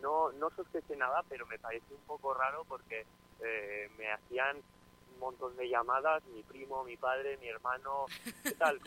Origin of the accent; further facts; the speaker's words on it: Falces, Navarre, Spain; también agradecer el pueblo, mi pueblo Falces, porque me hicieron una sorpresa nada más llegar a casa